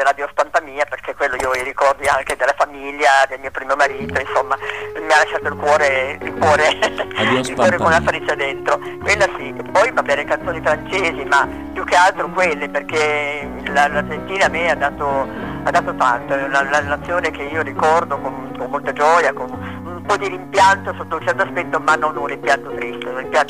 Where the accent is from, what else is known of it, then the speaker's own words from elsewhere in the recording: Turin, Piedmont, Italy; born there; Dico, no, io sono nata a Torino